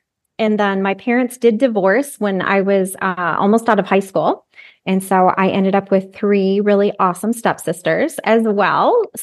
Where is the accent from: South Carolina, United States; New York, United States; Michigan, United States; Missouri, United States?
Michigan, United States; I grew up in Mid, Michigan. So very much a middle class, I used to think incredibly boring family.